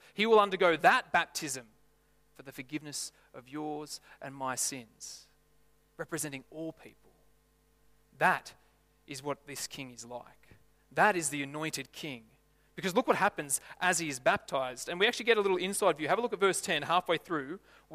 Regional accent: Lithgow, New South Wales, Australia; I'm from Lithgow. I've said this before, not that I'm from Lithgow, settle, but I've said before that there's a place just outside of Lithgow

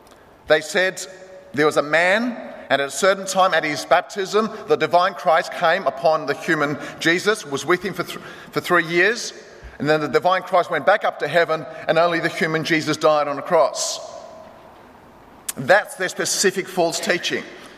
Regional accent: Marrickville, New South Wales, Australia; they always wanted to speak to my parents growing up in Marrickville. And they're all Greek-speaking Jehovah's Witnesses

